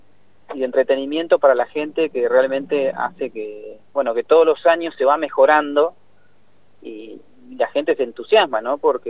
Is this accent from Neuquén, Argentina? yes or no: yes; Zapala, Neuquén, Argentina; Y saludo a la gente de Zapala, mi ciudad natal.